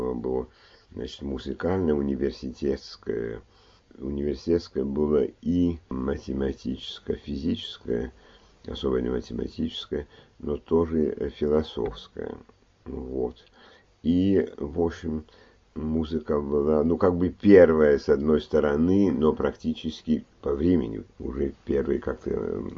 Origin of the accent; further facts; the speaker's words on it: Paris, Île-de-France, France; Я родился в Париже, значит, учился там в Париже.